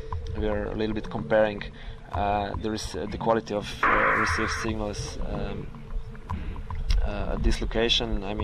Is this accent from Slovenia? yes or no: yes; Ljubljana, Slovenia; English is a second language; I'm from Ljubljana, Slovenia.